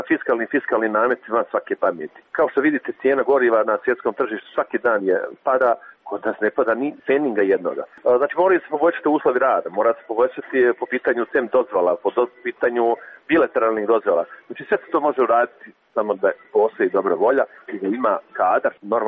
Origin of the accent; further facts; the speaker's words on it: Bosnia & Herzegovina; kod nas u Bosni